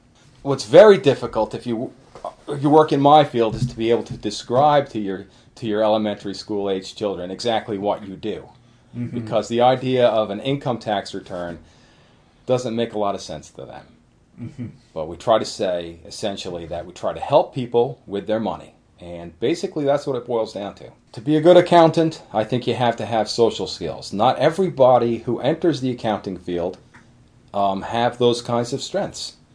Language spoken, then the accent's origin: English; Catskill, New York, United States; Mr. Varga found out that I was from Catskill, where he had his own accounting practice.